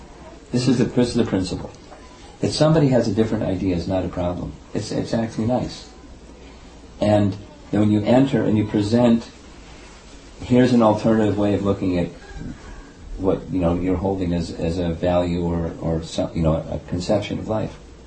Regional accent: China; You know, you could say culturally it's because I grew up in China where it was so restrictive.

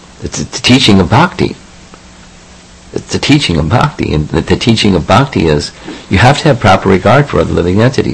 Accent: United States; as a little kid growing up in America

